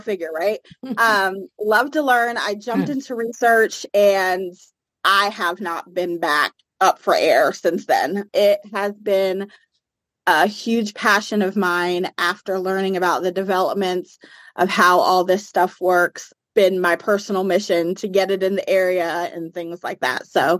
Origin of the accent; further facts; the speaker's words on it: Chesapeake, Virginia, United States; I am from Chesapeake, Virginia, which is in the Hampton Roads area. Most people probably know Virginia Beach. That's the same area.